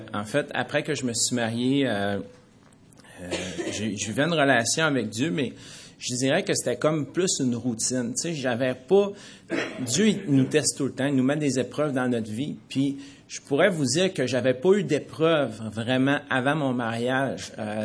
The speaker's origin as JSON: {"language": "French", "town": "Chicoutimi", "region": "Quebec", "country": "Canada", "tie": "born there", "said": "Je suis né à Chicoutimi."}